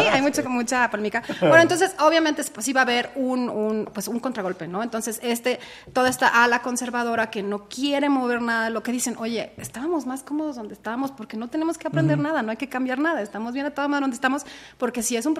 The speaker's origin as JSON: {"language": "Spanish", "region": "Sonora", "country": "Mexico", "tie": "born there", "said": "No, nací en Sonora, norte."}